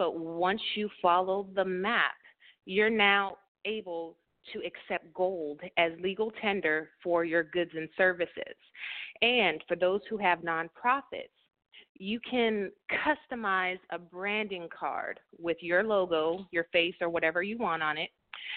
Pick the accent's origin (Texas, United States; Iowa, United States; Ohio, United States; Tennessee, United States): Ohio, United States; Youngstown; now in Grovetown, United States; I'm originally from Youngstown, Ohio, currently repping Grovetown, Georgia